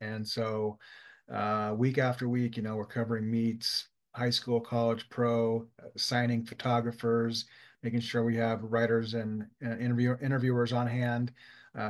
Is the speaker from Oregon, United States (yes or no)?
yes; Portland, Oregon, United States; I grew up in Portland, and I went to Grant High School, and was mentored by one of the great high school coaches in the area named Mark Cotton.